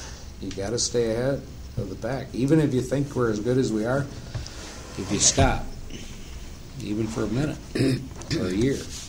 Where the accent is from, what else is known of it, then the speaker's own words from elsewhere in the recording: Lansing, Michigan, United States; to do it in my hometown. It's pretty special. And, you know, just the whole Lansing workforce makes it even more special.